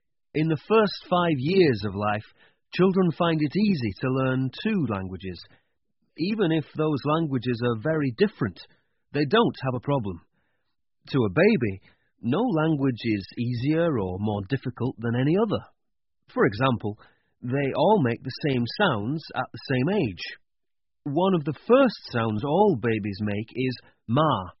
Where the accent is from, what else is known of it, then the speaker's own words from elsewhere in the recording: England, United Kingdom; accent: northern English; now in Wales; I grew up in the north of England, as you can hear from my accent. Now I live in a small town in Wales where people speak English with a strong Welsh accent.